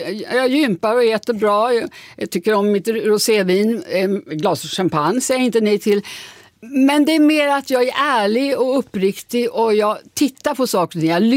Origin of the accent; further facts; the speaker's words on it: Sweden; now in Los Angeles, United States; Jag är väldigt svensk.